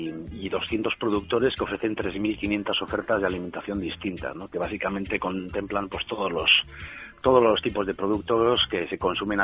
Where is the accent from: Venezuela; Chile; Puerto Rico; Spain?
Spain; Getxo, Basque Country; nosotros somos de Guecho concretamente, la mayoría del equipo somos de Algorta.